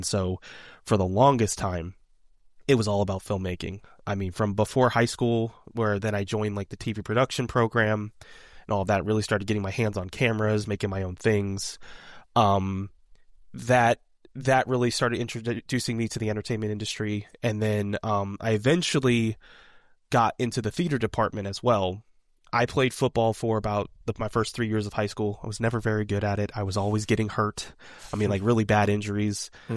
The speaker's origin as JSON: {"language": "English", "region": "Virginia", "country": "United States", "said": "the schools in the state, which I'm from Virginia, they don't really have true filmmaking film schools"}